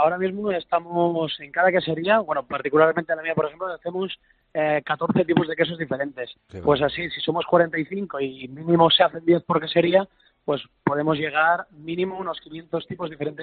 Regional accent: Barcelona, Catalonia, Spain; now in Andalusia, Spain; Yo soy de Barcelona, soy catalán, sí. Y me vine aquí a Andalucía buscando la leche de cabra

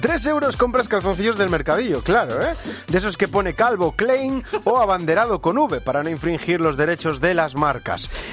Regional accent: Galicia, Spain; Que con 3 euros puedes comer también en Galicia, mamen, hombre. En mi tierra con 3 euros hacen maravillas.

